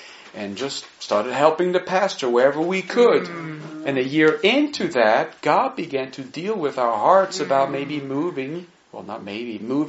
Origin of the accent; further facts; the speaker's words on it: Switzerland; I grew up, I was born and raised in Switzerland. I skied all my life.